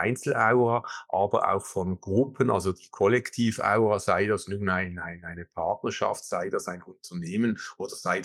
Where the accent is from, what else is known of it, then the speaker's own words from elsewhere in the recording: Switzerland; Ich bin ursprünglich Schweizer, wie man unschwer hört.